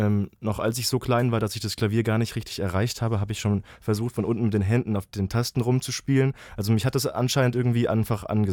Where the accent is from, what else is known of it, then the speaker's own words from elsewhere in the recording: Baden-Württemberg, Germany; ich komme da ja her aus der Ecke, Nähe Freiburg